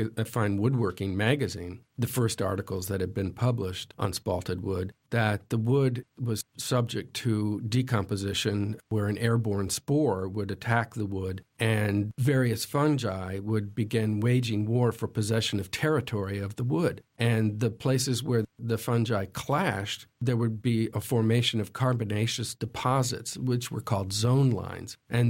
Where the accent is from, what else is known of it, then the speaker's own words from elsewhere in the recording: Schenectady, New York, United States; growing up in Schenectady, New York, our next-door neighbor was a nuclear physicist